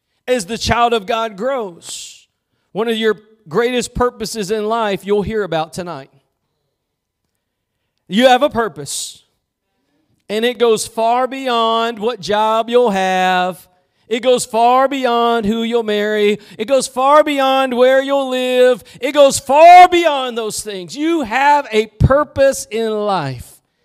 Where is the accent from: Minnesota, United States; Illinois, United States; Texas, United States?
Texas, United States; I'm from Texas, I'm slow.